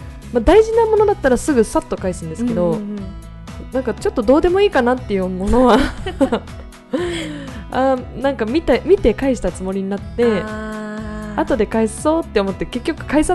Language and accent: Japanese; Chiba, Japan; 私千葉県出身なんですけど